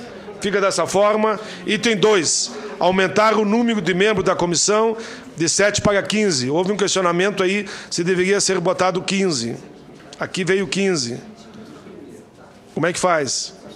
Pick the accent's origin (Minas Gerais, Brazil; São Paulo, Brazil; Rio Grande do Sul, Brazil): Rio Grande do Sul, Brazil; Eu sou do Rio Grande do Sul